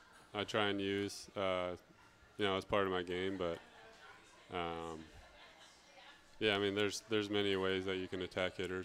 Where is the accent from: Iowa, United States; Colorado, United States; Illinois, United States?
Iowa, United States; We're from Iowa.